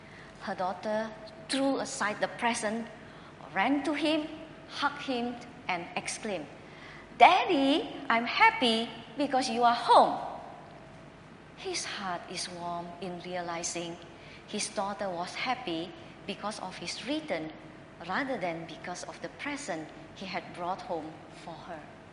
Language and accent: English; Jakarta, Indonesia; The year 1998 was a dark chapter in my hometown, Jakarta.